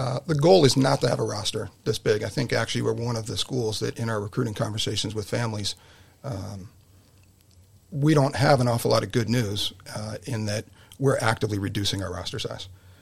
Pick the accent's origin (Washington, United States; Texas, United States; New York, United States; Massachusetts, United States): Massachusetts, United States; I grew up in Western Massachusetts. I didn't see lacrosse when I was a kid